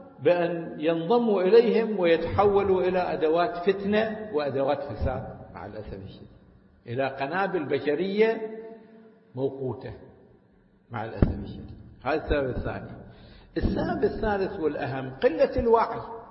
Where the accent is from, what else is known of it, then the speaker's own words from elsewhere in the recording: Iraq; الآن إحنا في العراق عندنا بالألوف